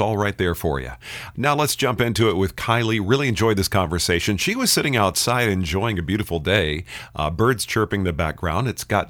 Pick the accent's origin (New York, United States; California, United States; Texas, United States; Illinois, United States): Texas, United States; Dallas; Well, you were going to be a member of the cool club because I'm from Dallas